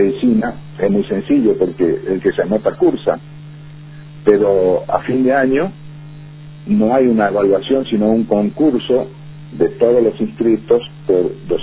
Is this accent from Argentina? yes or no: yes; Argentina; also born or lived in Paraguay; Hice la escuela primaria, la secundaria en Argentina, mi cultura era argentina.